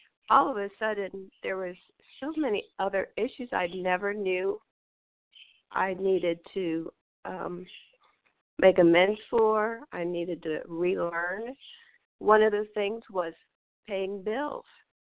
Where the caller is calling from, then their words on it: Kansas City, Missouri, United States; I'm calling from Kansas City, Missouri.